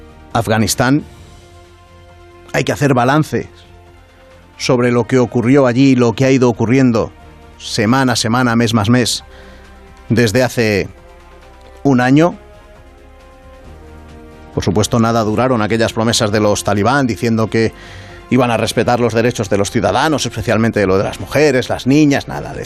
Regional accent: Spain; Así somos los españoles y así nos planteamos el 15 de agosto, el festivo por excelencia de nuestro país

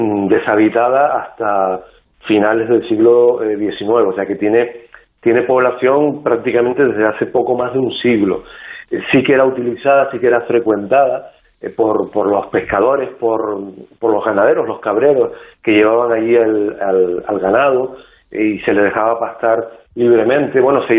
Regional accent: Canary Islands, Spain; Claro, a nosotros como canarios nos sorprende que sea desconocida

